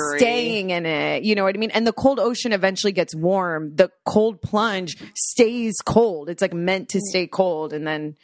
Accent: Florida, United States; I am not a cold plunge. I'm from Florida.

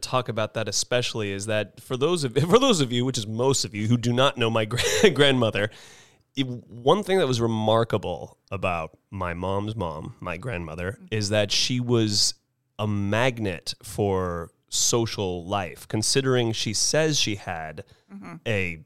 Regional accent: Carmel Highlands, California, United States; where we grew up in the Carmel Highlands

